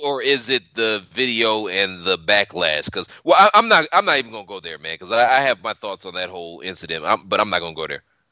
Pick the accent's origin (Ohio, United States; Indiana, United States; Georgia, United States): Ohio, United States; Cleveland; born there; moved away as an adult; I was born in Cleveland, but when I became of age, I got the fuck out of there.